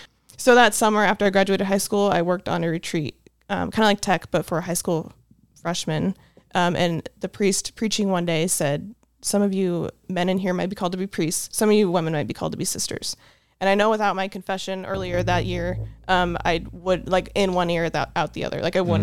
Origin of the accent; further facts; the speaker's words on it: Nebraska, United States; Yeah, so I grew up in Nebraska in a small town on a farm. My sister and I had sheep